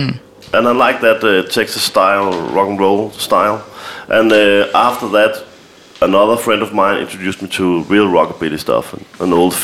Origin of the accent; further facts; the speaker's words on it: Albertslund, Capital Region of Denmark, Denmark; Well, I was a child. I grew up in Albertslund.